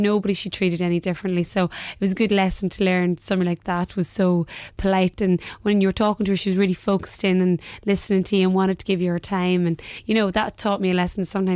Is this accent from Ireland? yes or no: yes; Ireland; and of course, being typically Irish, our van broke down on the way to the festival.